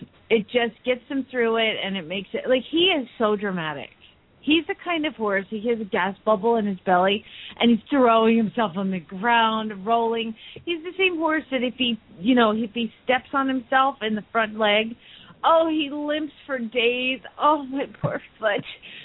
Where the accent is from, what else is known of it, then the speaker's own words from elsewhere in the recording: Phoenix, Arizona, United States; from Phoenix, Arizona, where it's sunny and 75 this time every day, all day, year-round, except for the summer.